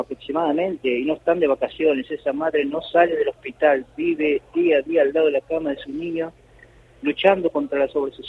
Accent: Buenos Aires, Argentina; yo soy de Buenos Aires

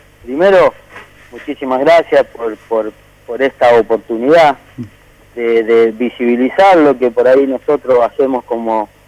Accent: Laguna Paiva, Santa Fe, Argentina; now in Vera, Argentina; yo soy de Laguna Paiva.

